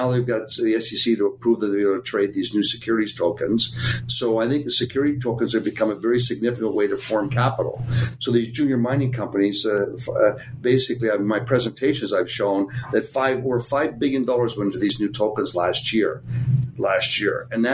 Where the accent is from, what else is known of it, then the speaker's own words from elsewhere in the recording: Ontario, Canada; back when I was in Canada, living in Toronto as a Canadian.